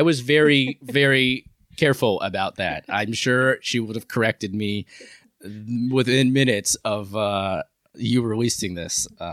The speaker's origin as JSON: {"language": "English", "region": "New York", "country": "United States", "said": "I'm from New York."}